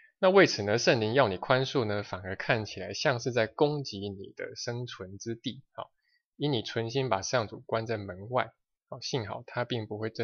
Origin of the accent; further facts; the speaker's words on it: China; 就好像就是我们中国人叫做人善有人欺，马善有人骑